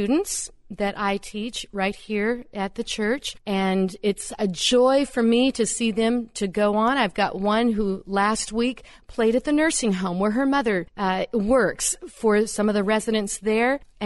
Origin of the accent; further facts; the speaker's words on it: San Diego, California, United States; moved away as an adult; also born or lived in Pennsylvania; now in Houlton, United States; I grew up in San Diego, California, about as far away from Houlton, Maine as one can get. And I lived there until after we were married, and then we came to the East Coast, Pennsylvania, for 3 years